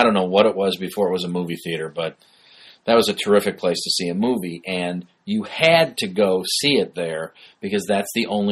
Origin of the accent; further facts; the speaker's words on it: Bellwood, Illinois, United States; Because I grew up in Bellwood, Illinois, which is where the theater was.